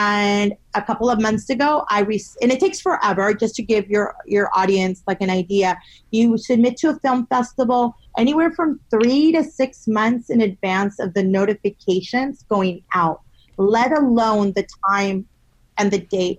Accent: United States; And she's going to be speaking in English because I'm American. So I want an American story.

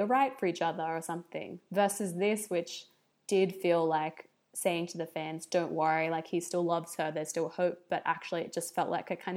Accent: Australia; the reason that he was punched is I said he was from New Zealand, which as an Australian made me laugh a lot.

